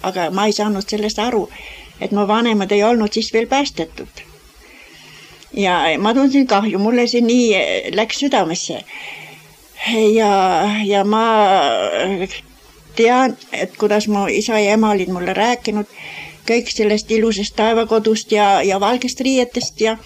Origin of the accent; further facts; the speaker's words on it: Jausa, Hiiu County, Estonia; born there; Ma olen sündinud Hiiumaal Jausa külas ja … viienda lapsena. Ma olin nagu kõige noorem selles kodus